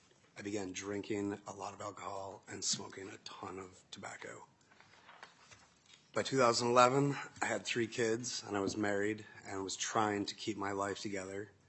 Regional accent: Minnesota, United States; I was born and raised in Minnesota.

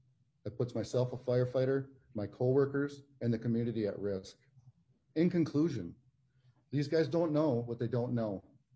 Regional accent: West St. Paul, Minnesota, United States; I live with my wife and two kids. I grew up in West St. Paul, Minnesota.

